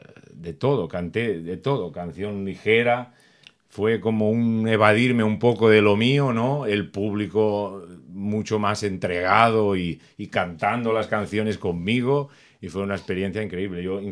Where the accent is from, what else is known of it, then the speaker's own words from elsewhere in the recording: Balearic Islands, Spain; la semana después de aquí me voy a Menorca y tengo... las fiestas de mi pueblo